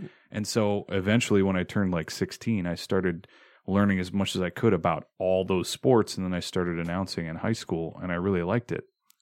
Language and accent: English; Three Oaks, Michigan, United States; now in St. Joseph, United States; I live in St. Joseph. I'm from Three Oaks around here in Michigan.